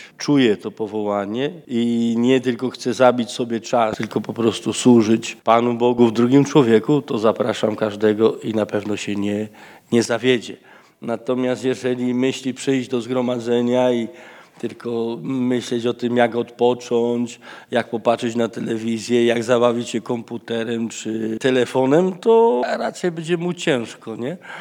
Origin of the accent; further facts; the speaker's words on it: Tuchów, Lesser Poland, Poland; now in Bolivia; Tak samo ludzi z Gliwic, z Kłogowa, Tuchowa, mojego rodzinnego miasta